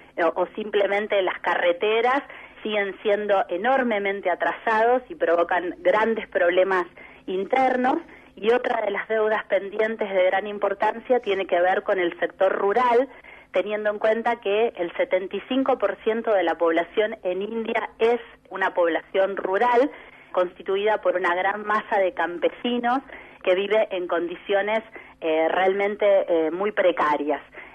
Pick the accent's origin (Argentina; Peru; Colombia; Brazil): Argentina; nosotros como argentinos